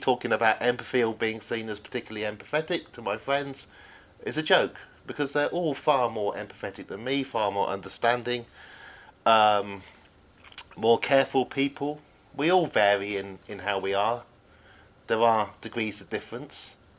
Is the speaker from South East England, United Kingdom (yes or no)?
yes; Oxford, South East England, United Kingdom; because I grew up in Oxford, I thought I'd pick on Oxford University